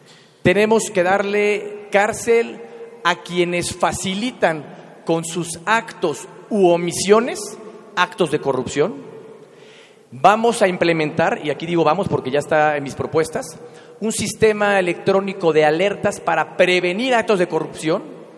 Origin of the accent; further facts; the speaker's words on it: State of Mexico, Mexico; Yo soy mexiquense, conozco mi Estado